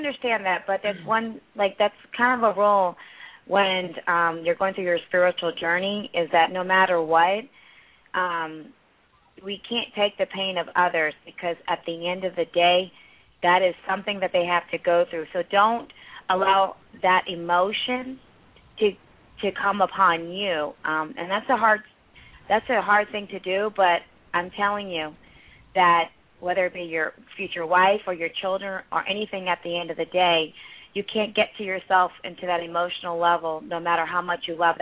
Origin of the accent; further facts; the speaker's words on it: Philadelphia, Pennsylvania, United States; Okay, I'm from Philly. I go by there all the time when I go home.